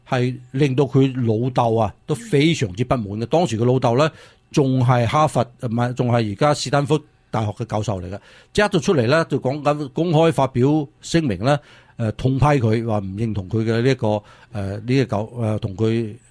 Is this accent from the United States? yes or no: yes; United States; 但系其实咧唔系我哋美国人最佳选择啊